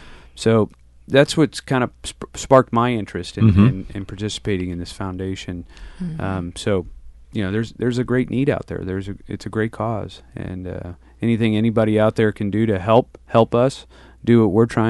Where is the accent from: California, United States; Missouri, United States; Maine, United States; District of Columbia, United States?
Missouri, United States; St. Louis; I grew up in St. Louis, Missouri, and you know, I was coined a gym rat.